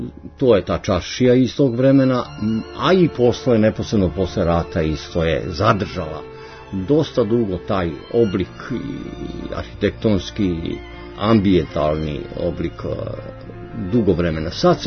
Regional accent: Arilje, Šumadija and Western Serbia, Serbia; Rodom iz Arilja i moji preci, roditelji su iz Arilja

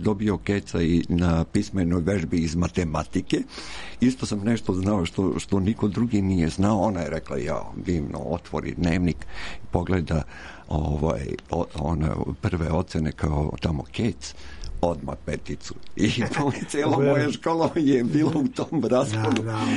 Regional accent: Bela Crkva, Vojvodina, Serbia; pogotovo ja sam rastao u Beloj crkvi u Banatu, Južnom Banatu

